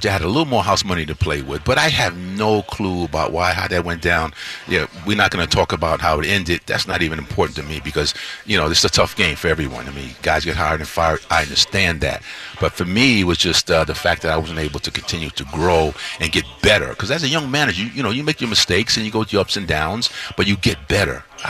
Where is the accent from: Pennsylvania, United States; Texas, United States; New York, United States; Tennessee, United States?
New York, United States; New York City; You know, I grew up a Met fan. I grew up in the city. I grew up playing in Prospect Park, the whole thing.